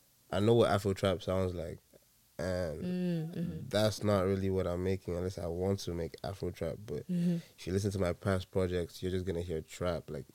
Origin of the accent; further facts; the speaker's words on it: England, United Kingdom; I grew up in England, and that's really where I started